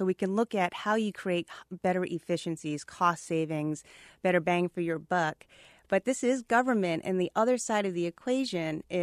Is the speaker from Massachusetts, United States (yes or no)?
yes; Massachusetts, United States; I'm from Massachusetts, so I understand small New England towns and New England in town form of government.